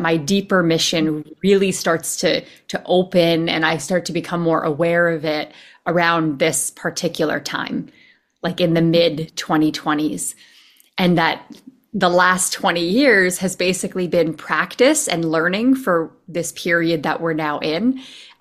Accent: Canada; now in Los Angeles, United States; So I'm from Canada. I currently live in Los Angeles

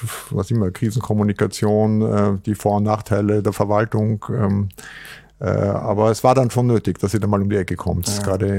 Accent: Vienna, Austria; ich bin Wiener, sozusagen durch und durch in drei Generationen

